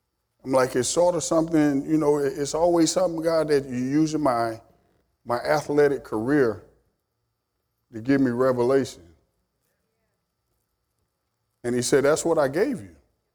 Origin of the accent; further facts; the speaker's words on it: Alabama, United States; moved away; I'm originally from Alabama. I've been up here about 22 years, and I'm still a country boy.